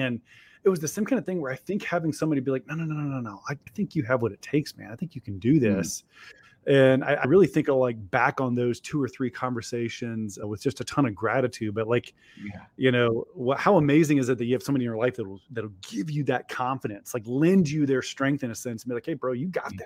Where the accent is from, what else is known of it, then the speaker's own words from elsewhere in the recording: Columbus, Georgia, United States; One is this really hilarious, but also very wealthy guy that my brother and I worked for growing up in Columbus, Georgia.